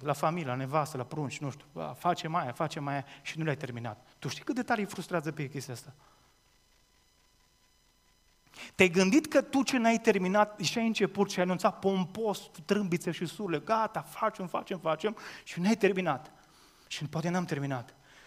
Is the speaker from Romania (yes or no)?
yes; Romania; Deci sunt român și sunt obișnuit cu asta.